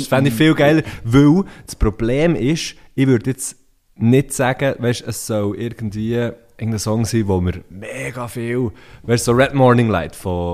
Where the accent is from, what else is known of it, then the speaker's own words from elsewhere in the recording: Dotzigen, Bern, Switzerland; now in Biel, Switzerland; Ich bin 37, jetzt geht frisch und fühlt sich super an. Es geht zwar. Ich komme aus Dotzigen. Das ist eine Metropolitanregion im Seeland. Mittlerweile wohne ich, respektive schon sehr lange, wohne ich in Biel.